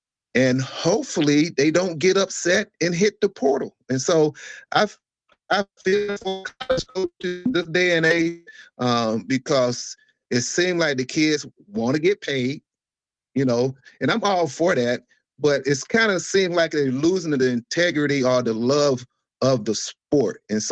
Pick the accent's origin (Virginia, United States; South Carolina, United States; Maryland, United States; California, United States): South Carolina, United States; Waterloo; I'm from Waterloo, South Carolina. Oh. Lawrence is where I went to high school.